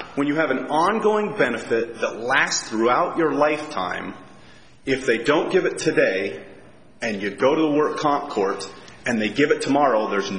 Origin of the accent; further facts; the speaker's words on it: Bozeman, Montana, United States; I'm an attorney from Bozeman, Montana